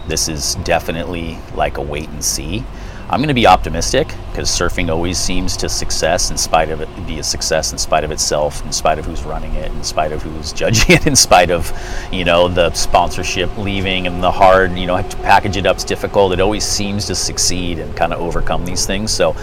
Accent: Santa Cruz, California, United States; born or raised there

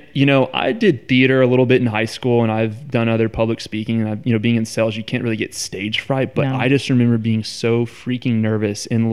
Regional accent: Houston, Texas, United States; I grew up in Houston and I went to a very diverse public school in Houston.

